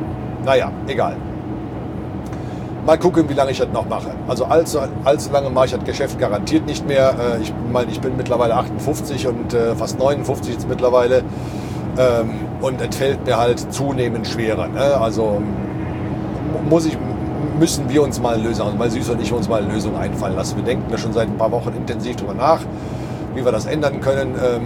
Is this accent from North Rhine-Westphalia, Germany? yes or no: yes; Cologne, North Rhine-Westphalia, Germany; Ich meine, ich komme selber aus Köln